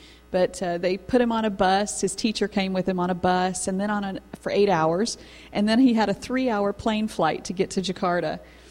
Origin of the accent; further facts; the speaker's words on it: Tennessee, United States; Now, I grew up in Tennessee. I grew up on my grandfather's farm.